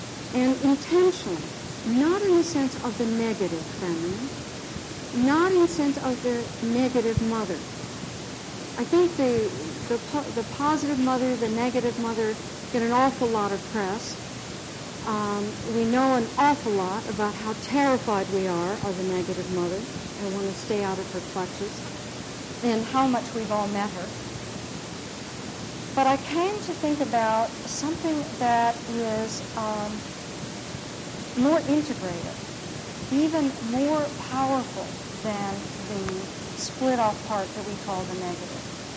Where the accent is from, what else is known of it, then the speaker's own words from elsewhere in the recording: Hawaii, United States; I was born and raised in Hawaii.